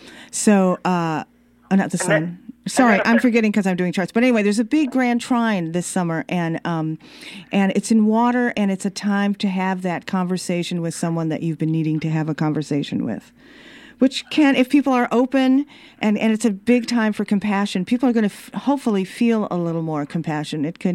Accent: Chicago, Illinois, United States; also born or lived in Pontiac, Michigan; I'm from Chicago. That's what we used to always say.

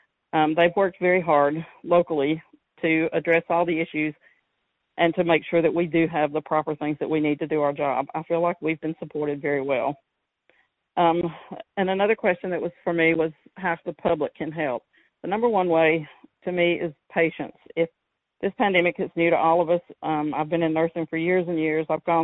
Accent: Alabama, United States; I have nursing colleagues in several states, including my home state of Alabama.

